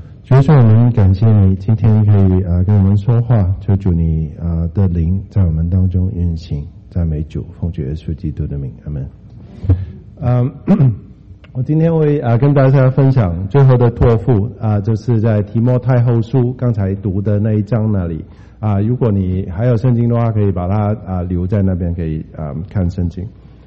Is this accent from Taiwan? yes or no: no; Hong Kong; 然后我们在香港一起长大